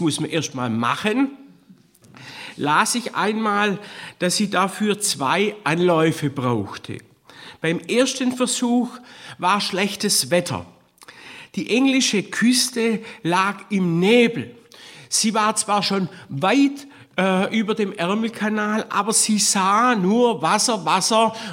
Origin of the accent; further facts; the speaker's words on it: Korntal, Baden-Württemberg, Germany; aus meiner Heimatgemeinde Korndal, wo ich herstamme